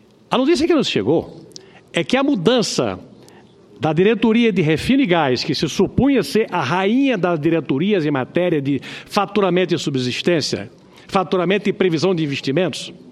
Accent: Northeast Region, Brazil; E essa refinaria ocupou a atenção do Brasil e nós, nordestinos, de forma privilegiada.

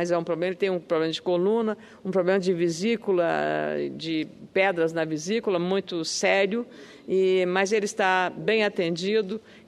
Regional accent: Rio Grande do Sul, Brazil; queria renovar a solidariedade nossa, como gaúchos que somos

